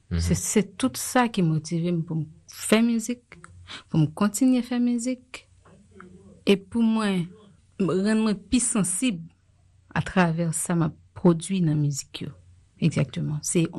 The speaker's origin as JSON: {"language": "French", "country": "Haiti", "said": "En tant qu'haïtienne, justement."}